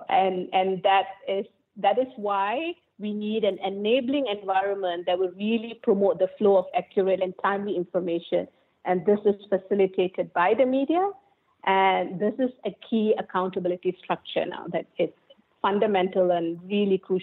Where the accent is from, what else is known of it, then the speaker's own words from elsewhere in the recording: Malaysia; We are from Malaysians, and unfortunately, this is how we are moving forward.